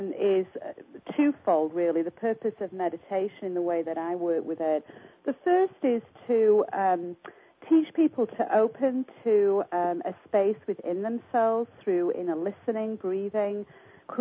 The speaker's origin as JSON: {"language": "English", "region": "North West England", "country": "United Kingdom", "said": "I'm actually from the northwest of England, originally."}